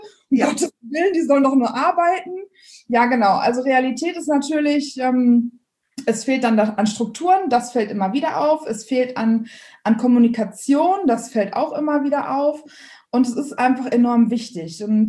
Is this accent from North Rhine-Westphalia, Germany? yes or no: yes; Dortmund, North Rhine-Westphalia, Germany; komme ursprünglich aus dem Ruhrgebiet, bin also ein Dortmunder Mädchen